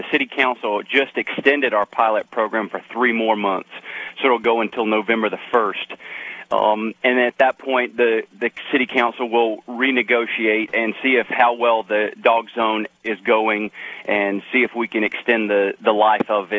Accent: Ozark, Alabama, United States; I grew up in South Alabama in a small town called Ozark, 13,000 people, and we grew up in the country.

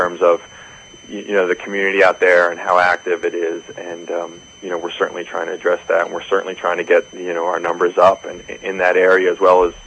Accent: New Jersey, United States; although I'm coming from New Jersey, so we're a pretty small state, and California is a pretty large state.

